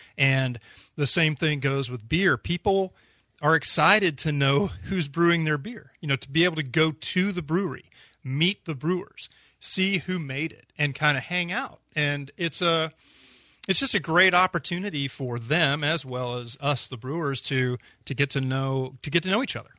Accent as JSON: {"language": "English", "town": "Irving", "region": "Texas", "country": "United States", "tie": "born or raised there", "said": "No, I grew up in Irving."}